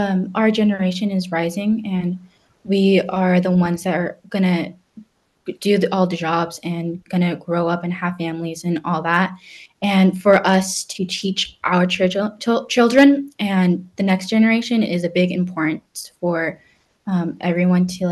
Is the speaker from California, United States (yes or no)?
yes; Santa Barbara, California, United States; And I was born and raised here in Santa Barbara, very lucky and like grateful for that.